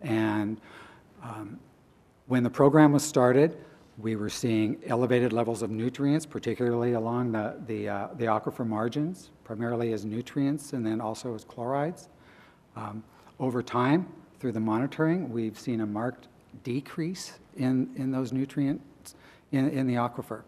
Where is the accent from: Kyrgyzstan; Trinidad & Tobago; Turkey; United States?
United States; Spokane, Washington; I do remember, I grew up in Spokane